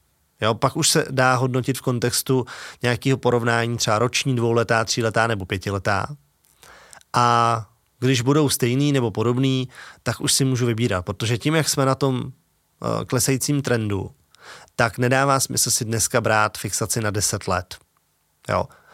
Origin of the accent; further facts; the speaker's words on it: Plzeň, Plzeň Region, Czechia; tím, že jsem z Plzně, tak mám ještě klienty z Plzně